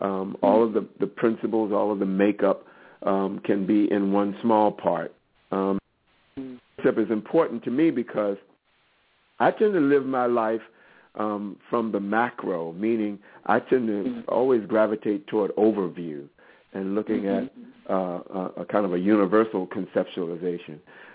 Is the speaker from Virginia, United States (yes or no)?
yes; Richmond, Virginia, United States; I've had the opportunity, as you say, to work from my hometown of Richmond, Virginia, and to branch out from there to go to New York and San Francisco and Washington, D.C.